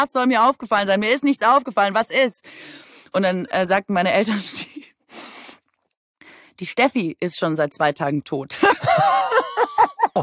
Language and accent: German; Aalen, Baden-Württemberg, Germany; ich komme aus Aalen